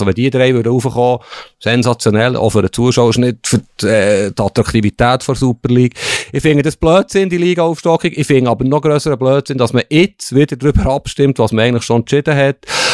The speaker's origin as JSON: {"language": "German", "region": "Bern", "country": "Switzerland", "said": "Als Berner ist es ja besonders erstaunlich."}